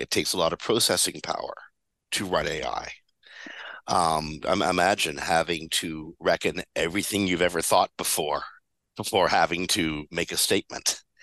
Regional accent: Canada; that's me being Canadian and very polite, using the word speculative.

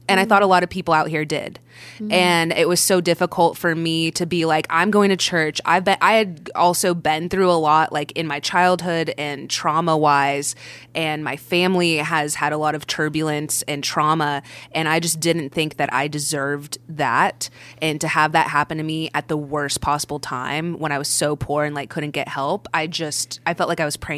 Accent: Texas, United States; Well, it was really interesting growing up in Texas, like going to high school in Texas, because we were Catholic

